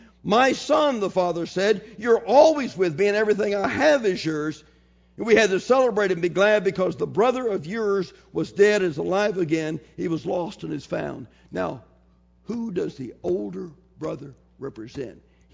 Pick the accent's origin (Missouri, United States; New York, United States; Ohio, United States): Missouri, United States; Maryland Heights; My viewpoint of Christianity growing up in Maryland Heights, John, was you're a Christian if you don't do something, and here's what you do and here's what you don't do.